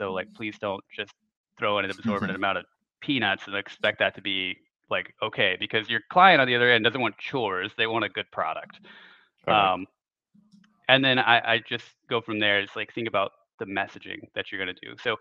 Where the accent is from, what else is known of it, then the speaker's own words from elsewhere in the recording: United States; I'm sorry. I'm so American.